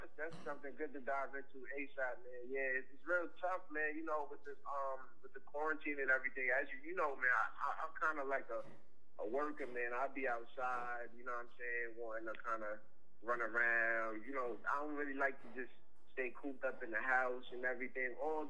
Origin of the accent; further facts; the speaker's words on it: Queens, New York, United States; I'm from Queens. 24 years old